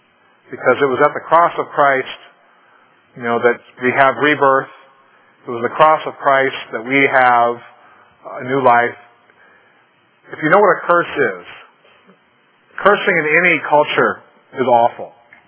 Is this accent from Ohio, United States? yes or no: yes; Ohio, United States; I'm from Ohio, so I'm a Reds fan.